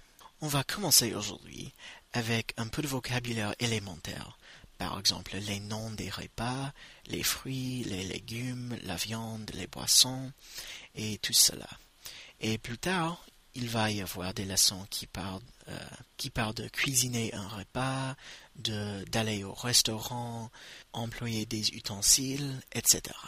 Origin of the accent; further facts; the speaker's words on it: United States; French is a second language; je suis américain